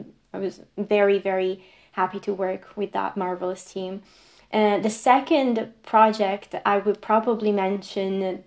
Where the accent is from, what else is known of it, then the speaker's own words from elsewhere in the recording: Italy; English is a second language; moved away as an adult; now in United Kingdom; So back in the day when I was still in Italy, because yes, I'm originally from Italy, you can tell probably from my name, but 8 years ago when I moved to the UK